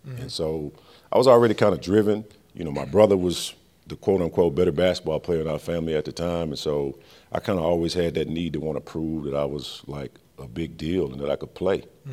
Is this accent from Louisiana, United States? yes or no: yes; Louisiana, United States; growing up in Louisiana, I had so many coaches that kind of put me in that situation when I was younger